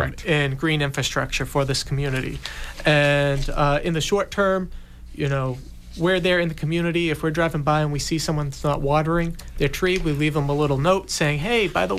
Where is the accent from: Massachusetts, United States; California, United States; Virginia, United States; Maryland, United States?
Massachusetts, United States; Hanson; growing up in Hanson, my mother was always afraid of Brockton